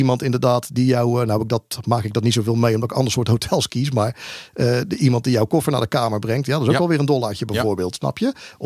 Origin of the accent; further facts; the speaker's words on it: Netherlands; Tippen is inderdaad een dingetje. Vooral voor ons Nederlanders.